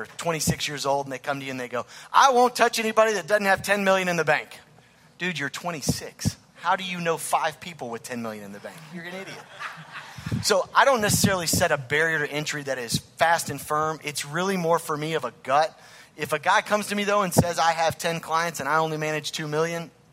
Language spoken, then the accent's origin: English; Nashville, Tennessee, United States; And I'm born and raised in Nashville. I have a lot of friends and family in Nashville.